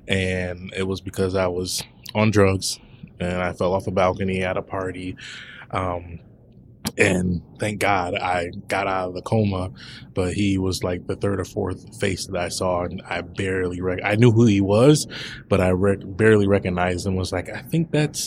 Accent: Toledo, Ohio, United States; Yeah, so I grew up in the Toledo, Ohio area. I played sports. I was a musician. Lived with my mom and my two other brothers.

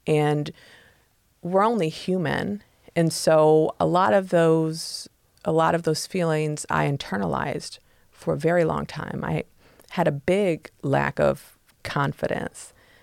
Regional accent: Fostoria, Ohio, United States; now in Toledo, United States; when I grew up in Fostoria, there was a lot of like mixed race people.

